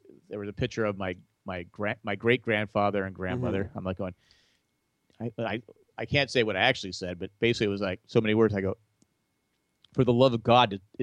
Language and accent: English; Illinois, United States; I do, and I'm from Illinois.